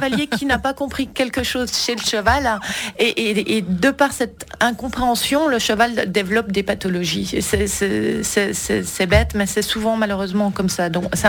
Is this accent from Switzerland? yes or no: yes; Switzerland; je pense qu'à long terme, en tant que bonne Suisse, on s'en lasse.